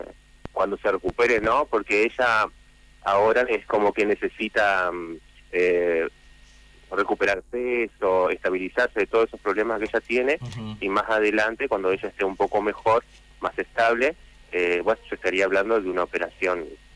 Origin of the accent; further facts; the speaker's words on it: San Benito, Entre Ríos, Argentina; Sí, nosotros somos de San Benito.